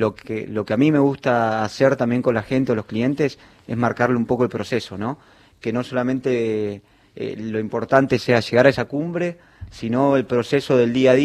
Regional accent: Argentina; Soy de acá, de Argentina

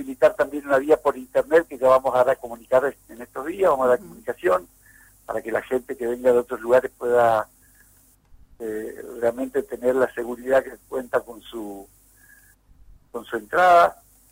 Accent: Paso de los Libres, Corrientes, Argentina; yo soy de Paso de los Libres, Soy, mi abuela era brasileña, mi padre fue uno de los primeros locutores de LT12. Bueno, tengo mi corazón allí en Paso de los Libres

